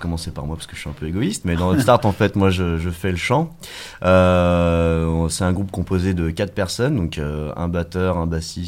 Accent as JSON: {"language": "French", "town": "Lyon", "region": "Auvergne-Rhône-Alpes", "country": "France", "said": "on est de Lyon, ouais, tout à fait."}